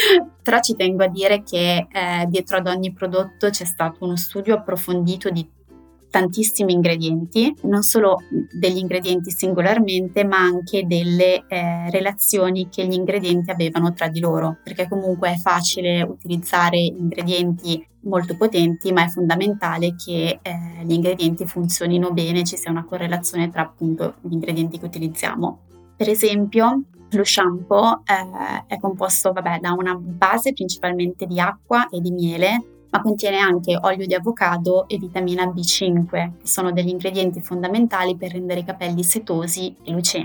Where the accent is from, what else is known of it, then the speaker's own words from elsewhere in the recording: Lodi, Lombardy, Italy; Io provengo da Lodi, un paesino a 20 km più o meno da Codogno